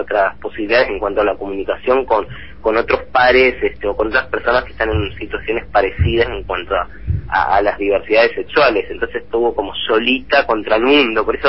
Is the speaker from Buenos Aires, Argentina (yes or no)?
no; Tres Lagos, Santa Cruz, Argentina; Nos criamos ahí en Tres Lagos, cuando Tres Lagos tenía 150 habitantes, no había luz eléctrica